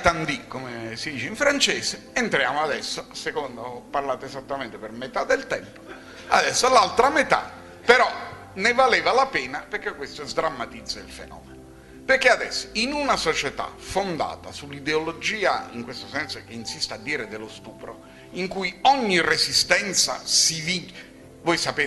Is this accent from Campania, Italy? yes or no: yes; Naples, Campania, Italy; tenete conto che io sono napoletano